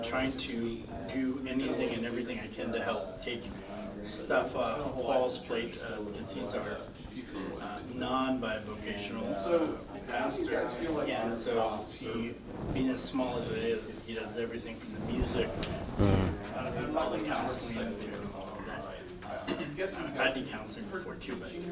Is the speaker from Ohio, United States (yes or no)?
no; Fargo, North Dakota, United States; I'm from Fargo, North Dakota. I'm part of the Submerged Church there.